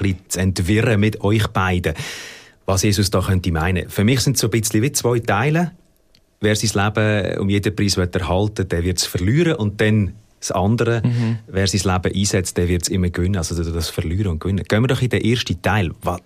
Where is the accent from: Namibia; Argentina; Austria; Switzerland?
Switzerland; Wenn du an Gott glaubst, bei uns in der Schweiz, du kannst das ausüben in der Freiheit.